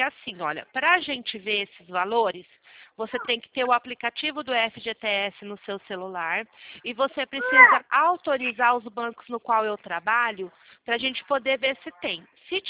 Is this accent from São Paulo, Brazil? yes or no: yes; São Paulo, Brazil; now in Mogi Guaçu, Brazil